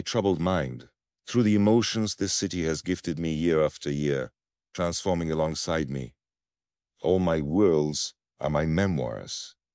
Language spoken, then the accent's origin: English; Moscow, Russia; My hometown and most beloved city of Moscow, which is where I've lived my entire life, deserves special mention.